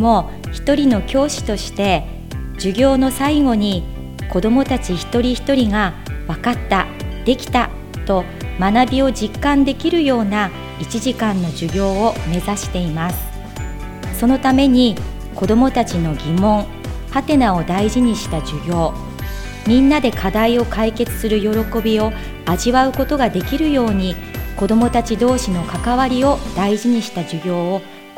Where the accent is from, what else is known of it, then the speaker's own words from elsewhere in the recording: Yokote, Akita, Japan; 出身は横手市です。